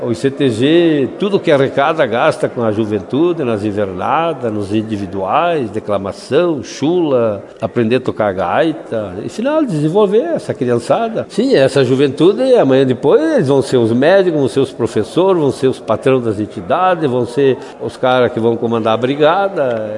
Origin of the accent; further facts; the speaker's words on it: Rio Grande do Sul, Brazil; Eu acho que o nosso legado como gaúcho hoje